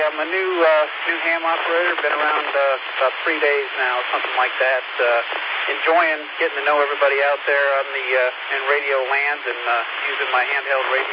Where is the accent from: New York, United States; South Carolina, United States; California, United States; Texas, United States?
California, United States; One of my dreams is to be able to contact my hometown out in California via this repeater.